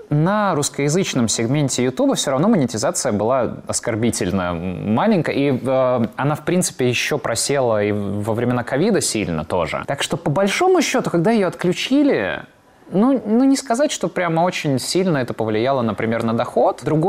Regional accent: Riga, Latvia; мы все были из Риги, это было очень родное место.

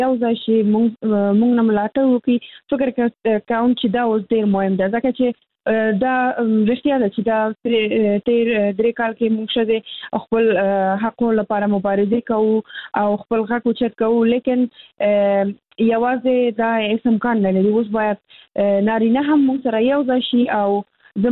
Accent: Afghanistan; موږ چې د افغانستان نوار یو

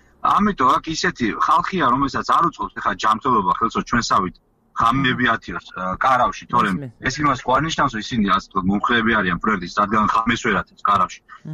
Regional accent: Tvishi, Racha-Lechkhumi and Kvemo Svaneti, Georgia; პირადად მე სოფელ ტვიში წარმოვადგენ. მოგეხსენებათ სოფელი ტვიში ლეჩხუმში მდებარეობს.

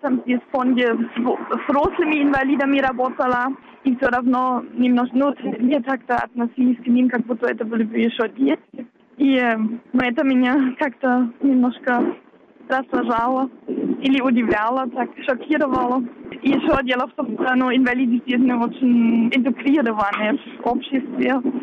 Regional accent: Wittenberg, Saxony-Anhalt, Germany; Ну, связано с тем, что я из Виттенберга, из этого города в Германии, и мы с Могилевом города побратима. И поэтому я уже один раз ездила с группой из моего родного города, как на экскурсию в Могилеве.

